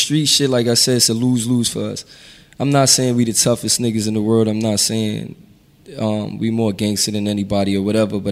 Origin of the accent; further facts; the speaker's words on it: New York, United States; I mean, we know some people back there, but I'm from New York.